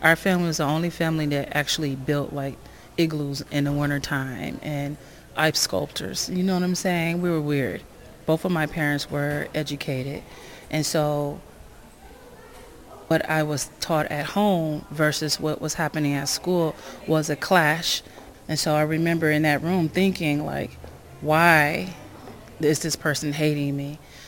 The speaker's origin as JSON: {"language": "English", "country": "United States", "said": "I am an American, but I'm also Afro-Latino."}